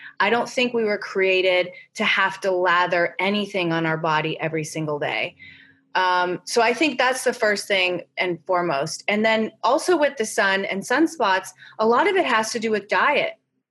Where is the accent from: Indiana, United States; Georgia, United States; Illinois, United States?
Illinois, United States; Chicago; moved away; I grew up in Chicago where we rarely saw the sun. So I kind of worshiped the sun.